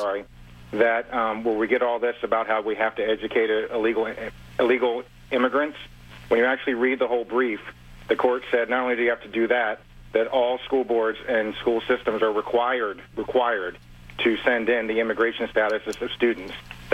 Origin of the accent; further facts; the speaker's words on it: Arlington, Virginia, United States; First of all, I grew up in Arlington. I could tell you a whole bunch of stories about that county.